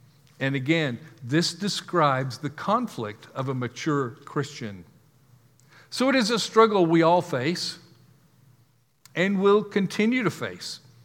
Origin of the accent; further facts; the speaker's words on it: United States; And I will say I am an American, but I don't know very many people that aren't.